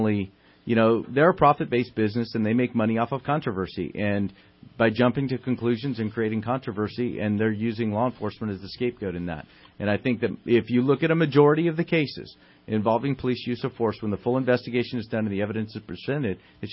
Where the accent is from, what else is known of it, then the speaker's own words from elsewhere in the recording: Redding, California, United States; I'm not from Stockton, California. I'm from Redding, California. I live here. I live in Shasta County. This is my home.